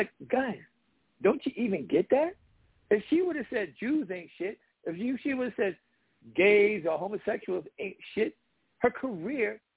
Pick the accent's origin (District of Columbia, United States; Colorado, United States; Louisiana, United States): District of Columbia, United States; Washington; I grew up in D.C. when I was 13.